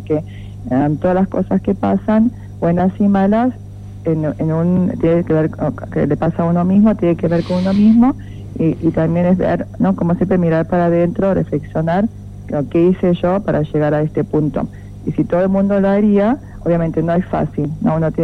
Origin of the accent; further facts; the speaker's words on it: Argentina; also born or lived in Brazil; Yo nací en Brasil, pero de pasada solo.